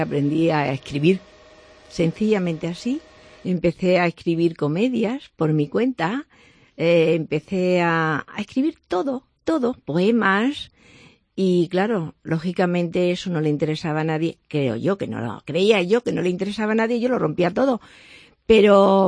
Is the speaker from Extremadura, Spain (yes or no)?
yes; Cáceres, Extremadura, Spain; Mi tierra cacereñina y también mi calle Caleros